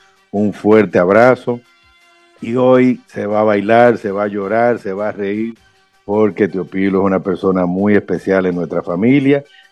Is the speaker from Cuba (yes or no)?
no; Punta Cana, Dominican Republic; Cana, estoy en mi país. Estoy en mi país.